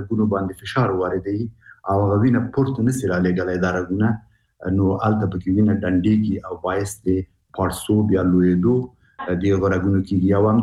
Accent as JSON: {"language": "Pashto", "country": "Afghanistan", "said": "موږ په انانوي شکل موږ افغانان شرمېږو چې د دغه ځای نه خبرې وکړو"}